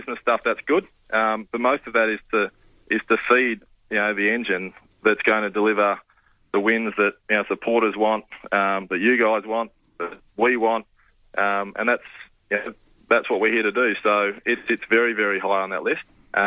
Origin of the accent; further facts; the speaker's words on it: Sydney, New South Wales, Australia; also born or lived in South Australia / Canberra; I was born in South Australia. I spent most of my time then growing up in Sydney before moving to Canberra, where I attended university